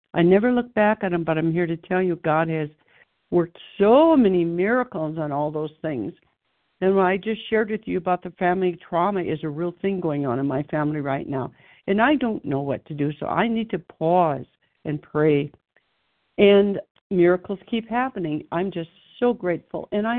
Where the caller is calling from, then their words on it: Denver, Colorado, United States; also born or lived in Casa Grande, Arizona; from Denver, Colorado, formerly of Casa Grande, Arizona, for years and year